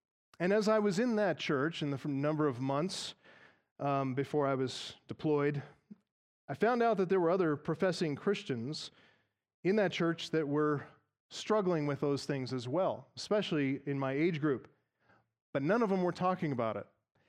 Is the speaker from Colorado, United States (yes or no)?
yes; Colorado, United States; When I got out of the military and returned home to attend the church that I was raised in here in Colorado